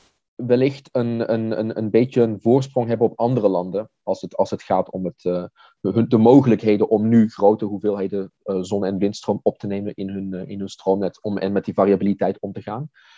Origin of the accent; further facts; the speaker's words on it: Netherlands; now in Germany; Ik kom uit Nederland oorspronkelijk.